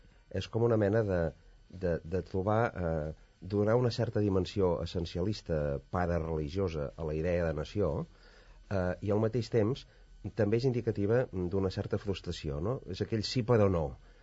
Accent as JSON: {"language": "Catalan", "region": "Catalonia", "country": "Spain", "said": "jo no sóc nacionalista, jo sóc un català demòcrata que vol que el seu país sigui com els altres"}